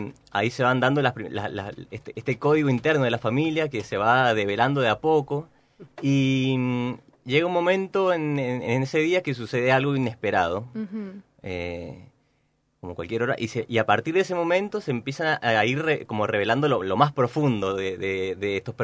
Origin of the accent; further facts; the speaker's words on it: Mendoza, Argentina; Todos somos mendocinos.